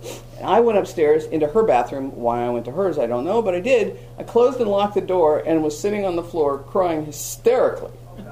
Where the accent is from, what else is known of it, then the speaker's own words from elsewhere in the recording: Hawaii, United States; I was raised in Hawaii as a kid, and lizards were everywhere.